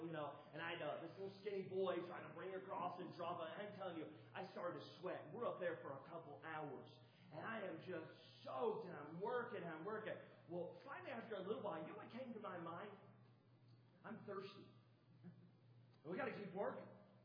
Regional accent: North Carolina, United States; also born or lived in Alabama; I grew up in North Carolina, Alabama, my whole life, and I remember working in North Carolina

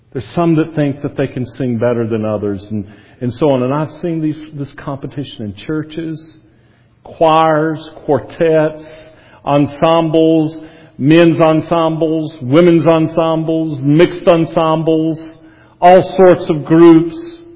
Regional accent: North Carolina, United States; I'm from Wilkes County, North Carolina, the moonshine capital of the world.

